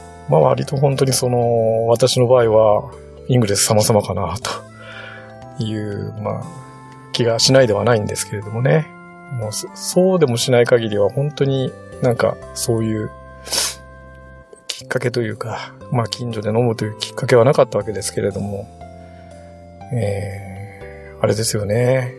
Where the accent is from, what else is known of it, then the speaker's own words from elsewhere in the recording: Shimane, Japan; まあ私の実家、島根なんですけれども、